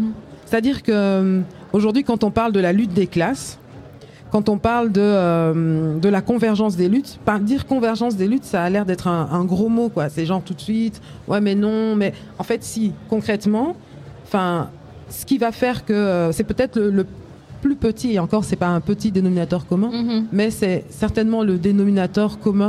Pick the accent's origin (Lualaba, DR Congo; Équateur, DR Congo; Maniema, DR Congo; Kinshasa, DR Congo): Kinshasa, DR Congo; moi, j'ai grandi à Kinshasa, donc du coup il y a un truc de c'est assez constant ce balancement où finalement être à Bruxelles ou être à Kinshasa